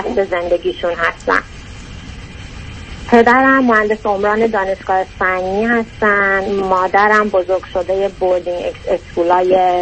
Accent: Iran; من و برادرم که خارج از ایران زندگی میکنیم و مقیم اینجا هستیم

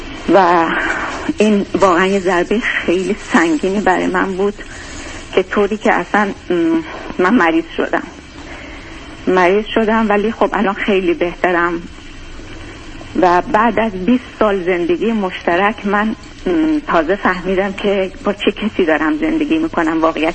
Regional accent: Iran; moved away as an adult; ما 5-6 سال در واقع از سال 88 دیگه از ایران اومدیم بیرون، یه مدت دبی بودیم، بعد دیگه اومدیم اینجا

